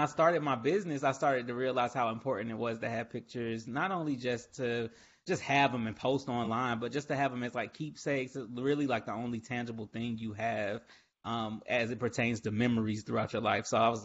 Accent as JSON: {"language": "English", "town": "Atlanta", "region": "Georgia", "country": "United States", "lives_now": "Raleigh, United States", "said": "So yeah, I'm from Atlanta originally. I am currently living in Raleigh, North Carolina."}